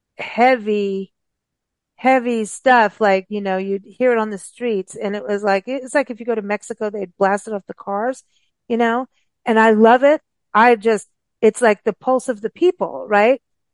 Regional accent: South Africa; also born or lived in Kenya; I grew up with this music. I grew up in South Africa and Kenya.

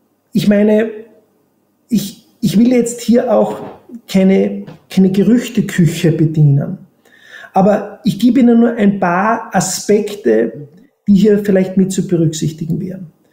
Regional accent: Austria; das darf ich als Österreicher vielleicht sagen

